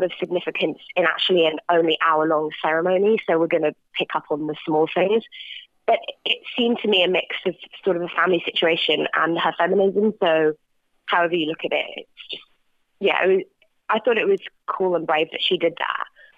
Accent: United Kingdom; just from being British, I kind of feel like I've been watching this stuff my whole life.

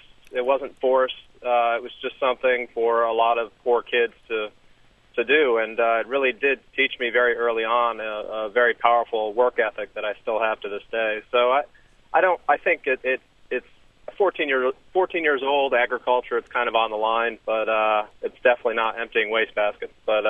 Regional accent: Connecticut, United States; now in Charlotte, United States; I'm in Charlotte now, but I grew up in Connecticut, and when I was 14, I picked tobacco to support my mother

